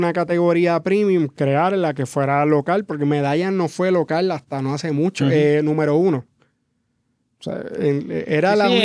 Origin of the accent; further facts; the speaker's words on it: Mayagüez, Puerto Rico; nacido y criado en Mayagüez, hasta hace 8 años atrás estuve viviendo allí.